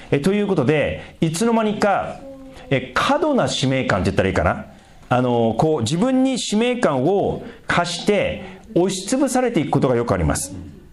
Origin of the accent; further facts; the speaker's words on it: Sendai, Miyagi, Japan; 私自身が仙台出身でしょっちゅう行ってたんですね